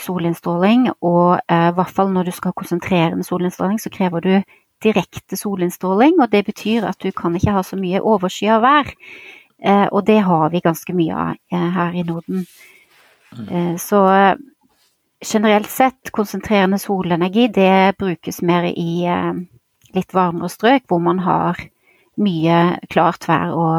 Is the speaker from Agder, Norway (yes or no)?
yes; Grimstad, Agder, Norway; det var på tide å vende nesa hjem igjen til Norge. Og da endte jeg opp tilbake faktisk rett ved hjembyen min Grimstad